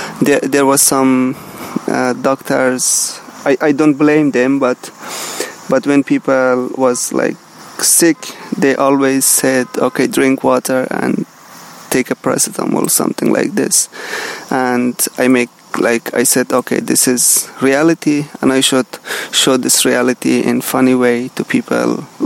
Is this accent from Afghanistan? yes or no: yes; Afghanistan; English is a second language; moved away as an adult; now in Lesbos, Greece; I'm a filmmaker from Afghanistan. I'm living here in Lesbos, Greece island, as a refugee for almost 1.5 years.